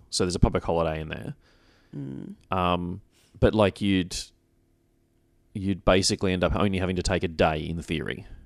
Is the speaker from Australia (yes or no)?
yes; Australia; As an Aussie...